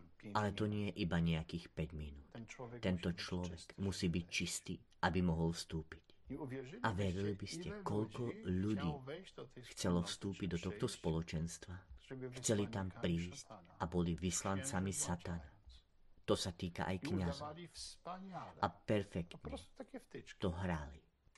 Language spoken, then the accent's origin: Slovak; Poland; Slovak is a second language; moved away; som Poliak, a poznám poľské pomery a cítim sa ako Poliak a stále budem, a to, že bývam 30 rokov za hranicami